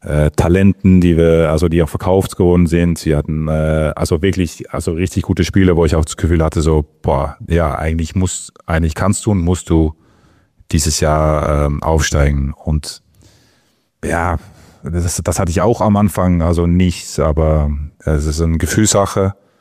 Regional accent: North Holland, Netherlands; also born or lived in Blaricum; Geht in meinen Reisepass. Blaricum. Aber dann hat aufgewachsen, dann ein Ort daneben, Sausen.

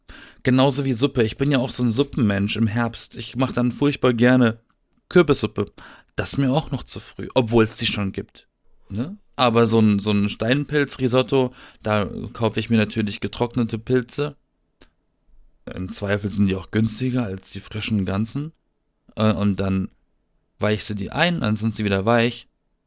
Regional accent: Baden-Württemberg, Germany; Ich komme aus dem Schwarzwald. Ich war literally umgeben von Wald.

